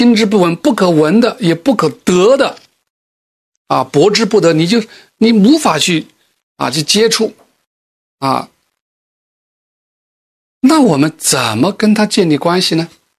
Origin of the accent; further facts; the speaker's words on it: China; 我们中国人叫做道，对吧？